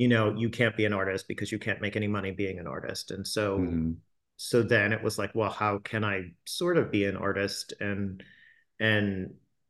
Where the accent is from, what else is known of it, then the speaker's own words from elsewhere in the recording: Pawtucket, Rhode Island, United States; born there; I was born in Pawtucket, Rhode Island, which is actually where I live currently. And never thought I would move back to my actual hometown.